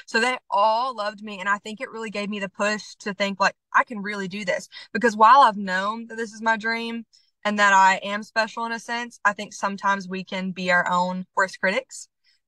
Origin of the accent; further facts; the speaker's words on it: Dandridge, Tennessee, United States; And I think because I grew up in Dandridge and it's such a small town, I was kind of afraid to dream bigger.